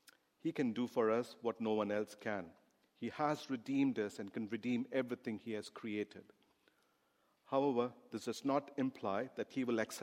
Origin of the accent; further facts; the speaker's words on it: India; I come from India and probably in other parts of the world, this parable means a bit different.